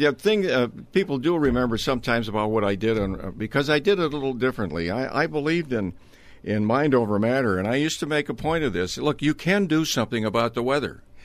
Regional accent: Duluth, Minnesota, United States; because I grew up in Duluth in the 40s and in northern Minnesota, and I know what winter is.

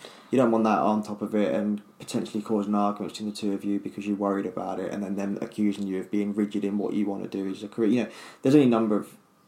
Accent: United Kingdom; as a Brit going to America and Canada, we're normally quite well received.

